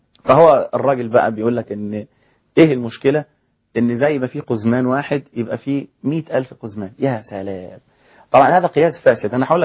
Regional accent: Egypt

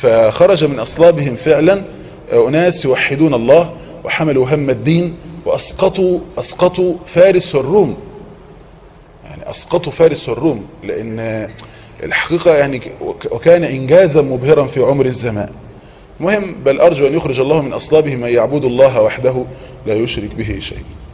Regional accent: Egypt

